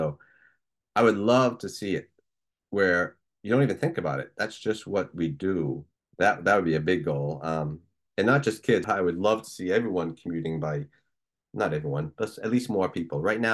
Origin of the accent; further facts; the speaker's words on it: Goffstown, New Hampshire, United States; And I grew up just outside of Manchester in a small section of Gough Down called Pennardville.